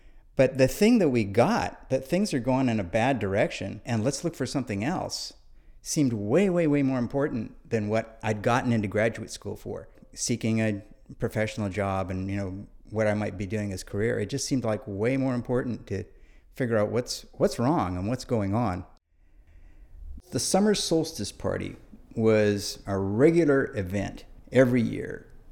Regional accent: Toronto, Ontario, Canada; born there; I was born in Toronto, Canada, in 1947.

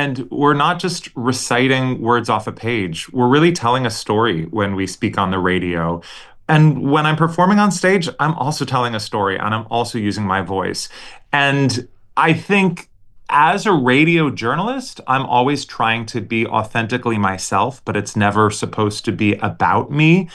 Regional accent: Portland, Oregon, United States; performances with … from my hometown of Portland, Oregon.

